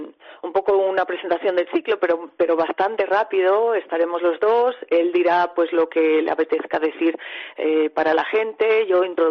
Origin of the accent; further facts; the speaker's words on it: Ponferrada, Castile and León, Spain; de crear este ciclo aquí, en Ponferrada, en mi tierra, ¿no? En nuestra tierra, imagino